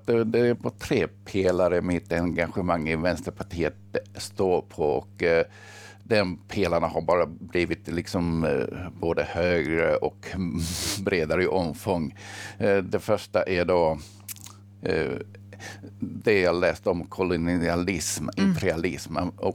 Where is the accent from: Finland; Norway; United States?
Finland; För alltså, jag kommer ju från Finland och vi har en liten brutalare historia i arbetarklassen där